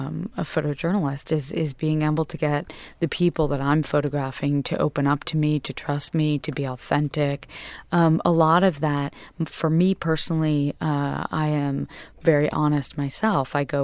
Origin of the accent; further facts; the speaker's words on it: Westport, Connecticut, United States; I was raised in Westport, Connecticut, and I was raised in a family of hairdressers, essentially.